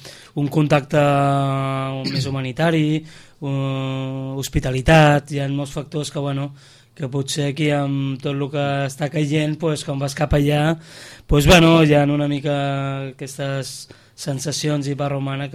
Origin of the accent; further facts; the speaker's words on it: Calella, Catalonia, Spain; amb gent del poble del meu poble, de Calella.